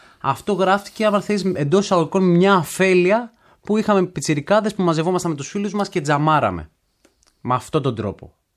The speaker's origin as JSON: {"language": "Greek", "town": "Athens", "region": "Attica", "country": "Greece", "tie": "born or raised there", "said": "όλα τα χρόνια μεγάλωσα εδώ στην Αθήνα. Ναι. Και 5 χρόνια έλειψα."}